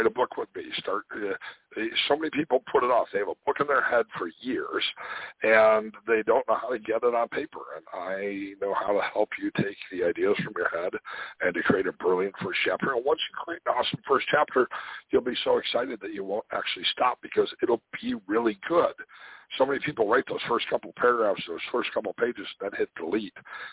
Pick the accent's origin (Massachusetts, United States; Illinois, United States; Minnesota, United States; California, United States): Illinois, United States; Chicago; But I grew up in Chicago, so, you know, Eugene and I probably have the same accent.